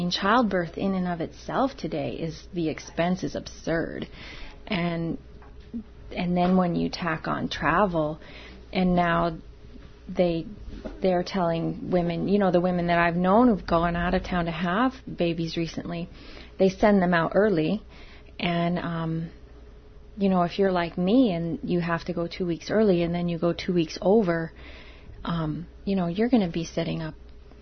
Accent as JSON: {"language": "English", "town": "Petersburg", "region": "Alaska", "country": "United States", "tie": "born there", "said": "I was born in Petersburg. My mother was born here. My grandfather was born here, you know."}